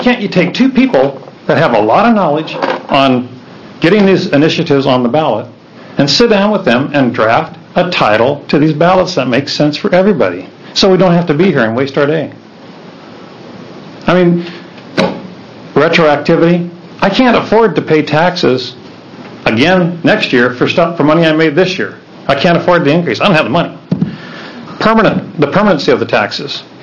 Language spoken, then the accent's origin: English; Oregon, United States; I am a lumberman. I was born and raised in Oregon.